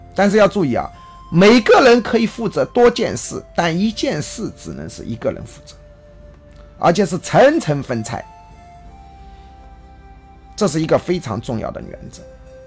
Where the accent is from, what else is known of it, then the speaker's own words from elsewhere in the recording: China; 我们中国人下任务的时候特别不喜欢限定完成任务的时间